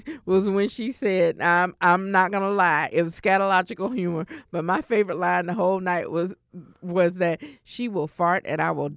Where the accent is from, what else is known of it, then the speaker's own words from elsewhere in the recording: Georgia, United States; because I'm from Georgia and I'm proud. I'm sorry, Georgia. And I'm proud.